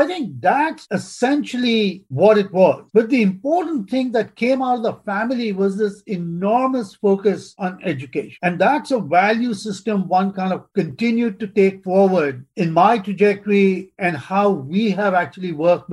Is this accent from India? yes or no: yes; India; I grew up in India, middle-class family